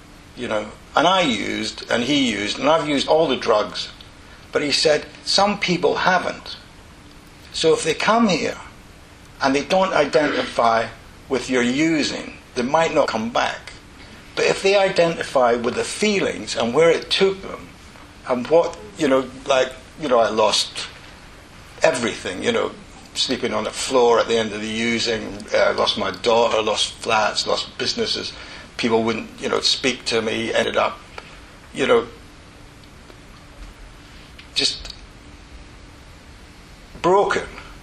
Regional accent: Inverness, Scotland, United Kingdom; this year I went home and I'm from Inverness

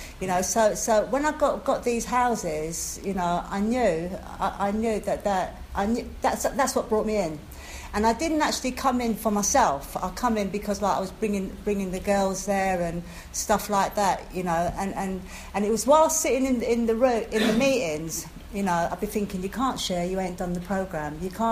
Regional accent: Yorkshire and the Humber, United Kingdom; also born or lived in London; my dad was a punter, and I was born in London. And when I was young, my dad stopped paying my mum for sex, so my grandmother ended up taking my mother back to Yorkshire, and I ended up a mixed race, right?

